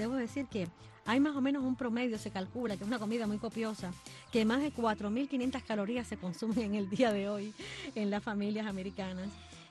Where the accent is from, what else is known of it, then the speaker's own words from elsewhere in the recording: Cuba; Yo soy cubana